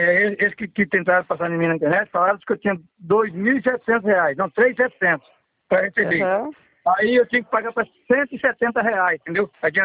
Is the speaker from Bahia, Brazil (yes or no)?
no; Cuiabá, Mato Grosso, Brazil; Sou daqui de Cuiabá, sou daqui de Cuiabá, Mato Grosso.